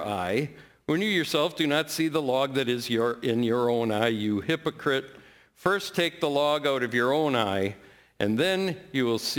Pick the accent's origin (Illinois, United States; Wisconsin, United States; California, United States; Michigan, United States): Wisconsin, United States; Cedar Grove; I'm from Cedar Grove, reared in Calvary OPC, did a bunch of stuff